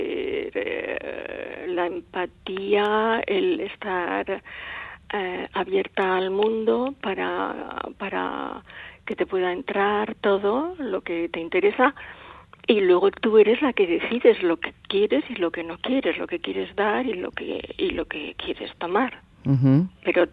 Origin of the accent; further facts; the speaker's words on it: Basque Country, Spain; accent: Basque; querían mi acento vasco.